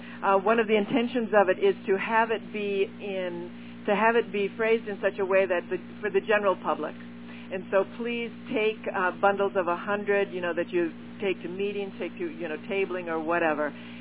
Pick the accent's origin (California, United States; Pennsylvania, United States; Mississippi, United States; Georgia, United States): California, United States; I'm from Alameda County